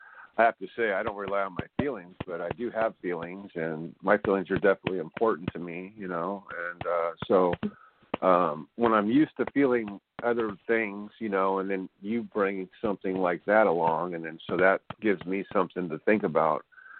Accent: Missouri, United States; I'm from Missouri, you know, I'm from the state of Missouri.

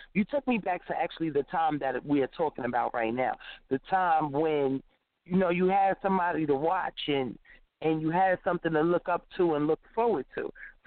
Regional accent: Yonkers, New York, United States; So growing up in Yonkers, I know we were more like a family. We were more like a community.

